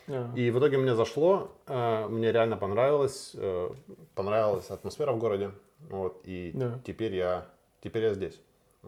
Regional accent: Novosibirsk, Novosibirsk Oblast, Russia; now in Berlin, Germany; изначально я из Новосибирска. Это относительно большой город, в принципе, у нас живет где-то 1,5 миллиона человек.

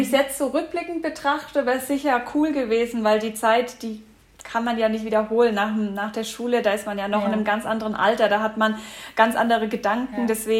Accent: Bavaria, Germany; Also ich komme aus der Gegend von Würzburg, das ist so circa 2,5 Stunden von München entfernt

